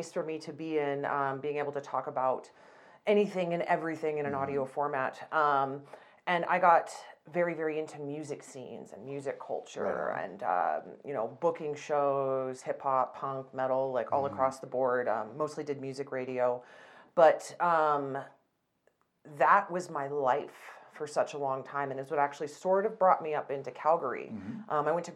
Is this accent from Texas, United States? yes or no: no; California, United States; Growing up in California was just so special in so many different ways.